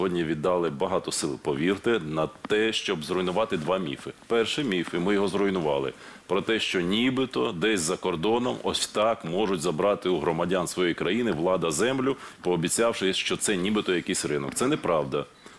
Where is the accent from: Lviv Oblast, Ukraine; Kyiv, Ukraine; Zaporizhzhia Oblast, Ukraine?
Zaporizhzhia Oblast, Ukraine; Zaporizhzhia; Скільки родовищ корисних копалин від мого рідного Запоріжжя до Закарпаття оформлено в корупційний спосіб